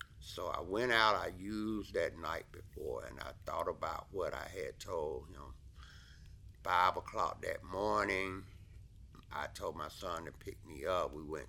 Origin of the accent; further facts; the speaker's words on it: Atlanta, Georgia, United States; born there; I was born in Atlanta, Georgia, 1959, at Grady Memorial Hospital.